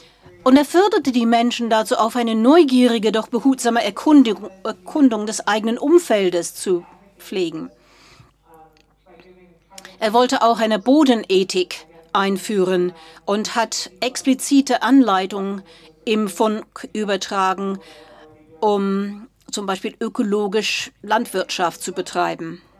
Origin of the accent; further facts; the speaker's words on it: California, United States; Ich bin in den Vereinigten Staaten groß geworden und ich habe viele Erinnerungen an meine Kindheit in Kalifornien an diesen Geräusch.